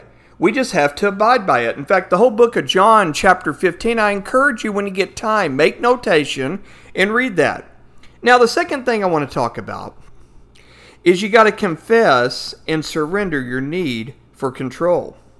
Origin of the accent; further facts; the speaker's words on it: Fort Worth, Texas, United States; I'm a native Fort Worthian. I'm a Texan, okay? So we call them Coca-Colas